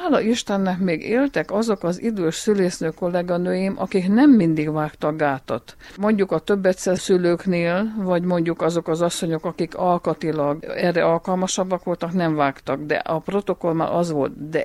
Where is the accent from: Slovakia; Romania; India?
Romania; Transylvania; Én egy székely asszony vagyok, édesanyja, nagymama.